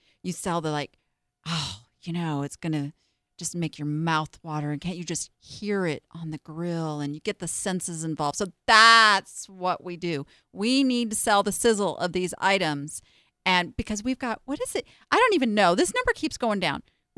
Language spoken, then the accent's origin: English; La Habra, California, United States; I grew up in La Habra, California.